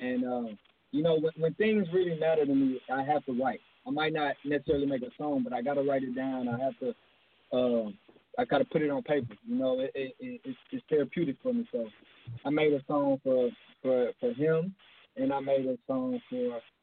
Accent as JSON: {"language": "English", "town": "Houston", "region": "Texas", "country": "United States", "said": "Well, I'm from Houston, Texas, Southside, Southport, Jurassic Park, as we call it. So a lot of the music is really a soundtrack to where I'm from"}